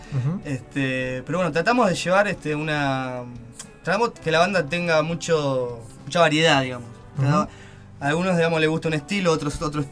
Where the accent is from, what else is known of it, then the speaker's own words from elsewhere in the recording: Argentina; Somos argentinos, ¿qué va a ser?